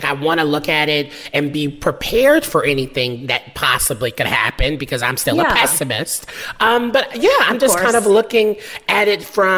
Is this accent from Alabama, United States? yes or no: no; Nashville, Tennessee, United States; I'm from Nashville, honey.